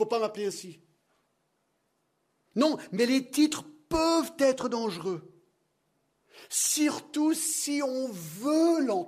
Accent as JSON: {"language": "French", "country": "United States", "said": "surtout dans mon pays d'origine, les États-Unis"}